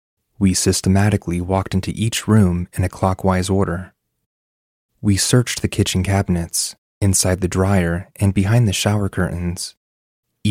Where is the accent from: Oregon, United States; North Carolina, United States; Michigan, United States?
North Carolina, United States; We are from North Carolina, so we wouldn't have to risk not being able to return home, and we love to hike in the mountains.